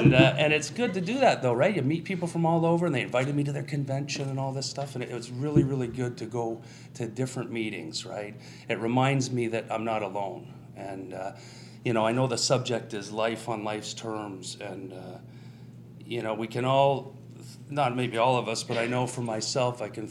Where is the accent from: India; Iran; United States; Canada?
Canada; Sarnia, Ontario; now in Oshawa, Canada; originally I'm from Sarnia. I see some of my friends from Sarnia over there representing, which is nice.